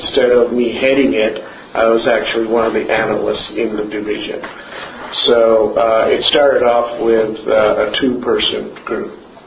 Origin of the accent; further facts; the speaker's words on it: Washington, District of Columbia, United States; So Washington, I grew up in Washington. I went to high school. My parents are here